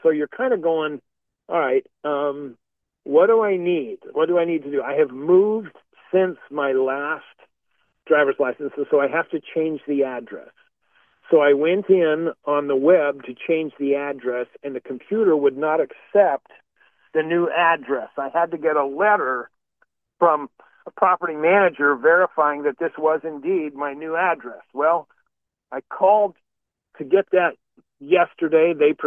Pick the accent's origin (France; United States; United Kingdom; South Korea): United States; Utah; born there; Well, I was born in Utah, and I just can't go get suddenly a copy of my birth certificate.